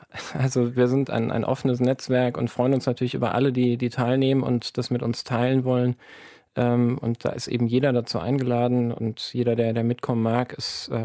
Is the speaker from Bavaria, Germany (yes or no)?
no; Hesse, Germany; Ich komme aus dem Rhein-Main-Gebiet, aus der Nähe von Hanau.